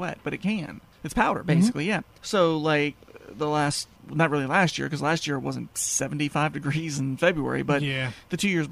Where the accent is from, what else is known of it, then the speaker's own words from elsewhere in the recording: Colorado, United States; also born or lived in Florida; It's funny because I was born in Florida. I lived in Colorado till I was like 12 years old.